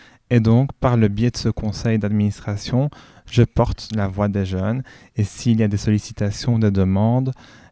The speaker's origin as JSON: {"language": "French", "town": "Sainte-Walburge", "region": "Wallonia", "country": "Belgium", "said": "Oui, je suis aussi de Sainte-Walburge."}